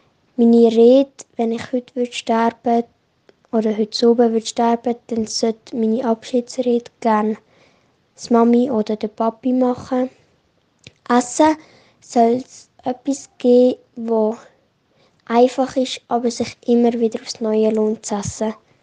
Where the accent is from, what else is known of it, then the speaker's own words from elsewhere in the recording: Diepflingen, Basel-Landschaft, Switzerland; ich bin 12 Jahre alt und ich komme aus Diepflingen.